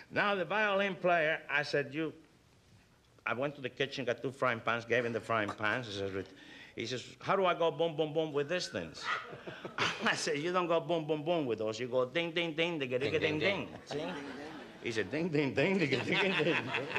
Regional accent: Santiago de Cuba, Cuba; Now, in Cuba, everybody does the conga in carnival time, particularly my hometown. Mm-hmm. It's like the Mardi Gras in New Orleans. Everybody from the island comes to Santiago, and they do the conga line.

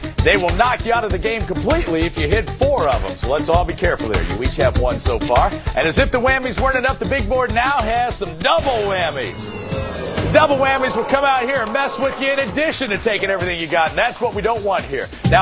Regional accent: St. Louis, Missouri, United States; In my hometown, St. Louis, Missouri.

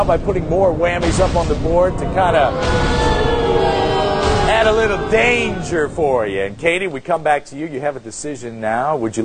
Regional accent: Washington, District of Columbia, United States; from Washington, D.C., and I need some cash to take my girlfriend home and meet my parents.

